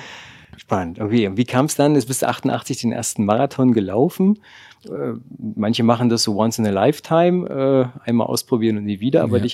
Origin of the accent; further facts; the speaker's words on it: Halberstadt, Saxony-Anhalt, Germany; aber ich komme ja auch hier wirklich aus dem Harz, aus Halberstadt.